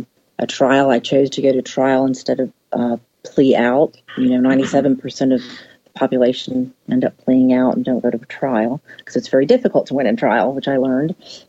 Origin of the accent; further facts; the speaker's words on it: San Francisco, California, United States; now in Texas, United States; You know, I'm an Italian from San Francisco. I grew up in a very close, tight-knit family. And we moved here in the late 70s, and my father took a management position with the Texas Rangers.